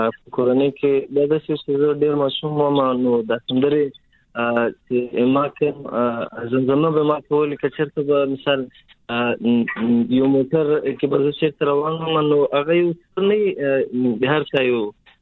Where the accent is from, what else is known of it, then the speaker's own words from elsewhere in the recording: Paktika, Afghanistan; now in Quetta, Pakistan; زمونږ مخته کورنۍ په افغانستان کې د کټواز په کتاب د کټواز کې، مثال مخکې یو ډېر سال یا څلور سال مخکې موږ دلته اجرت را کړی دی. اوس موږ سیستم کور هغه په کوټه.